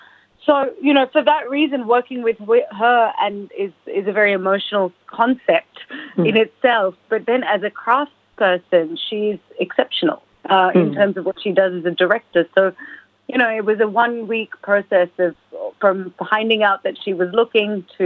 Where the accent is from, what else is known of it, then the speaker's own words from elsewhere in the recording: Melbourne, Victoria, Australia; I had always known I wanted to be an actress, but I was this girl from Melbourne.